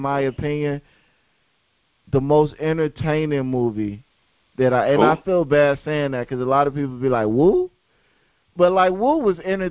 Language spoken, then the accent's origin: English; Florida, United States; And I know we're from Florida where Rosewood happened.